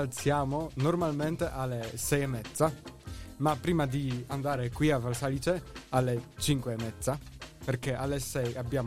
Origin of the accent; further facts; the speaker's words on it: Poland; Sì, io sono dalla Polonia.